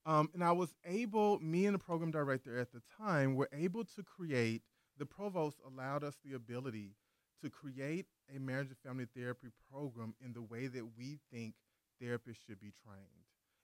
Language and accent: English; Jackson, Mississippi, United States; So I am from Jackson, Mississippi.